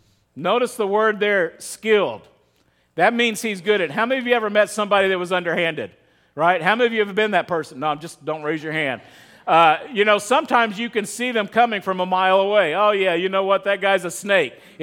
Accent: Texas, United States; I grew up in West Texas, and you know, we learned you don't just flip over any rock there without making sure that you're not flipping over somebody's home, right?

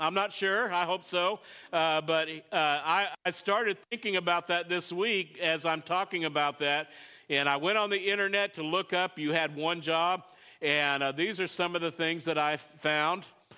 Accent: United States; How many of you know, as an American, that's a hard reality to grasp?

